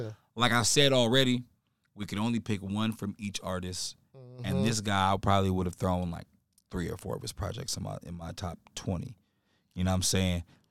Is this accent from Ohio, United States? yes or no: no; Las Vegas, Nevada, United States; I'm born and raised in Las Vegas, and I can tell you right now that this mixtape completely took over the city.